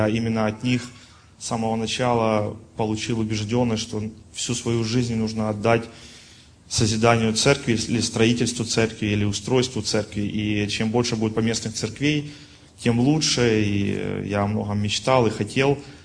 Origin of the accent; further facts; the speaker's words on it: Kyiv, Ukraine; я сам из Киева, и у меня есть своя комната, квартира.